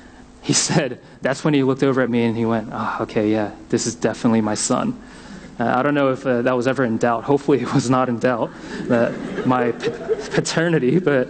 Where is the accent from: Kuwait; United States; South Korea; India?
South Korea; I was just a young boy, you know, still growing up in Korea somewhere